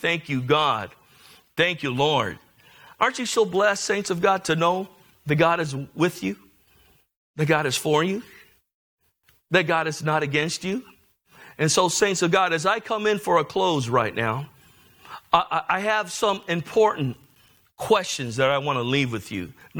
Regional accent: National City, California, United States; I remember growing up. I grew up in National City, and all we ever did was rebel.

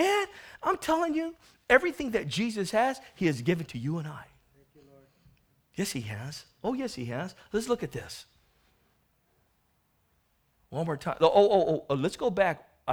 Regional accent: National City, California, United States; Growing up in National City and growing up in the wrong direction, growing up with people that I ran

